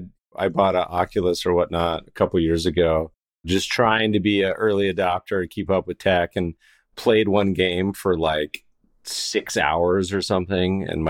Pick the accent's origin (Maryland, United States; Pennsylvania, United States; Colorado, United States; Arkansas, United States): Colorado, United States; I mean, I grew up partially in Colorado and remember we used to have milk delivery.